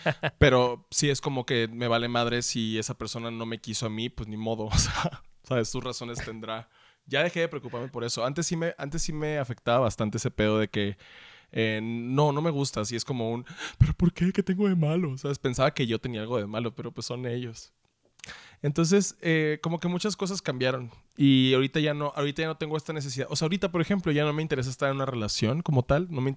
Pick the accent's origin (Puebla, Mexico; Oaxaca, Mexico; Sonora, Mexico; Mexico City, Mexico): Sonora, Mexico; Soy ese güey sonorense que está como, ah, ¿no te acuerdas de 1996?